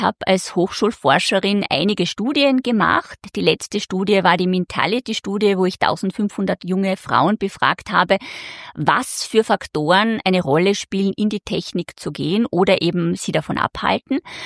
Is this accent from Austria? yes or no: yes; Velden am Wörthersee, Carinthia, Austria; Ich komme aus Velden am Wörthersee, bin in Klagenfurt 8 Jahre lang in ein Gymnasium gegangen mit Schwerpunkt Sprache, war dann ein Jahr lang in Paris